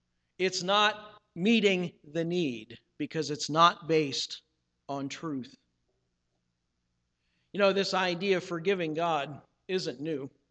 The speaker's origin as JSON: {"language": "English", "town": "Akron", "region": "Ohio", "country": "United States", "tie": "born or raised there", "said": "not far from where I grew up in Akron, Ohio."}